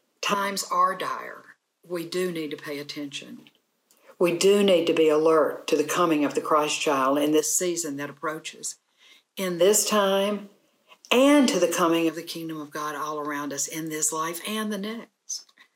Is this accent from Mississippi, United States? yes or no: yes; Mississippi, United States; one currently playing out in my home state of Mississippi.